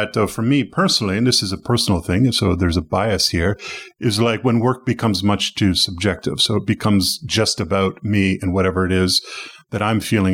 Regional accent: Toronto, Ontario, Canada; I come from Canada.

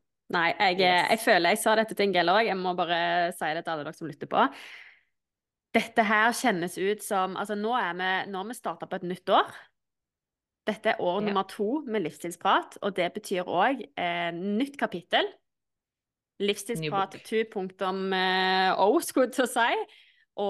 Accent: Stavanger, Rogaland, Norway; sånn som der jeg kommer fra da, i Stavanger, så har på en måte 17. mai aldri vært en stor ting.

